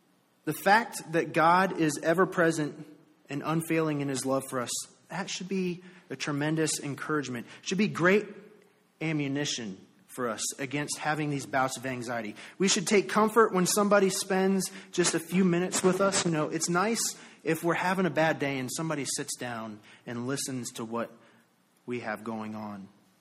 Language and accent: English; Virginia, United States; also born or lived in Florida; Now, I'm from the South. Virginia's the South, right? The Northern South. Yeah, the Northern South. I lived in Florida for 5 years, okay? So we'll just say that I am somewhat Southern, okay?